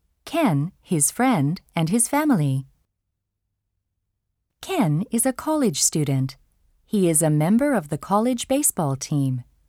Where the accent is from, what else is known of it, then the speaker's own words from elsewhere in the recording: Vancouver, British Columbia, Canada; No, I'm not. I'm from Vancouver. It's a large city in Western Canada.